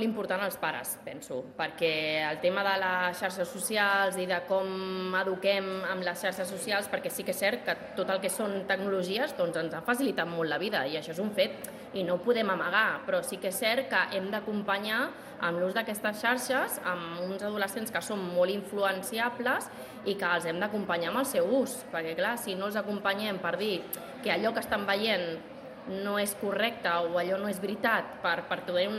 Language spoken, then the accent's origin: Catalan; Can Trabal, Catalonia, Spain; Jo que sóc de Can Trabal, doncs que estigui en compte Can Trabal